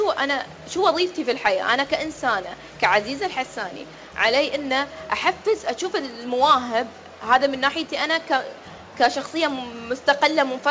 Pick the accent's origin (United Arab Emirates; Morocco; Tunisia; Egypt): United Arab Emirates; أنا كإماراتية